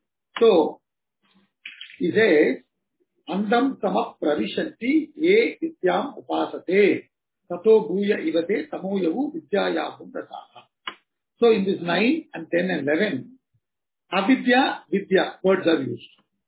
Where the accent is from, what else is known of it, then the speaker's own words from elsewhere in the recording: South India, India; I am from South India, so I have certain preferences.